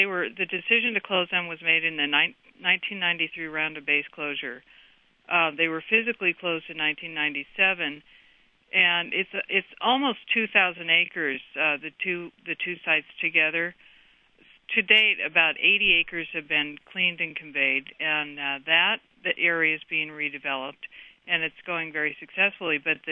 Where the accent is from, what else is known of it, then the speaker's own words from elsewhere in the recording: Alameda, California, United States; I grew up in Alameda, and the Navy base had been here since 1939.